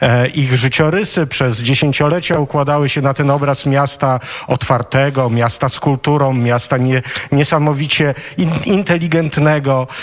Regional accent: Mińsk Mazowiecki, Masovian Voivodeship, Poland; Tak, pochodzę z Mińska, tutaj się urodziłem, tutaj żyje cała moja rodzina, no i nie wyobrażam sobie innego miejsca do życia, jak właśnie Mińsk Mazowiecki.

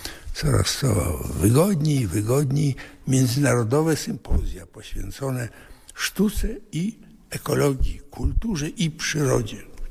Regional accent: Vilnius, Vilnius County, Lithuania; Moją pierwszą odpowiedzią jest to, że ja się urodziłem w Wilnie. I swoje dzieciństwo i swoją młodość spędziłem na pięknej ziemi wileńskiej i nowogródzkiej.

